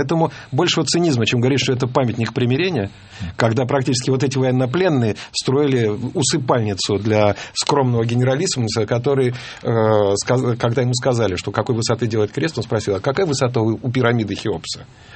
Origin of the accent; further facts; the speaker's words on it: Russia; born there; потому что мои родители были из тех самых испанских детей, которые были эвакуированы во время гражданской войны. Я родился в Советском Союзе, жил здесь, ну, сперва до 7 лет.